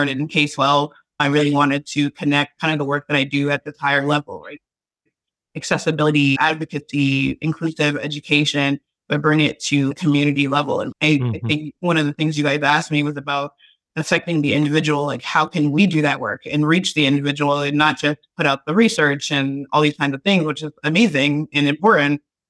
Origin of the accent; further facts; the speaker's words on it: New Jersey, United States; moved away as an adult; now in Baltimore, United States; because just moving here, I'm actually from New Jersey.